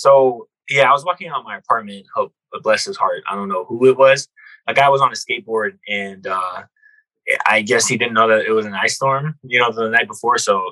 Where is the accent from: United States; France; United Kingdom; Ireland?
United States; Minnesota; So, I'm from Minnesota, so I'm a pro.